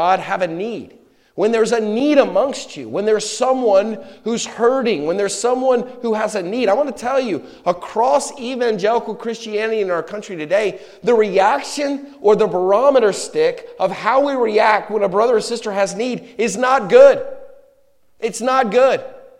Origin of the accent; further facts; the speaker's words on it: North Carolina, United States; You know, I love our Southern culture. I'm from North Carolina, and we consider Richmond the South